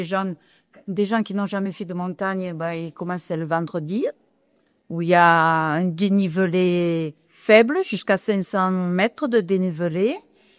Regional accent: Lourdes, Occitanie, France; Non, non, moi je suis originaire de Lourdes.

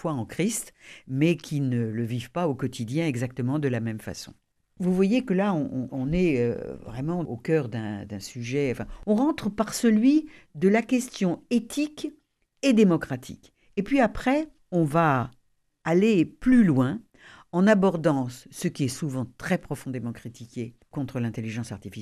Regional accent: Toulouse, Occitanie, France; puisque je suis toulousaine et que je serai là-bas

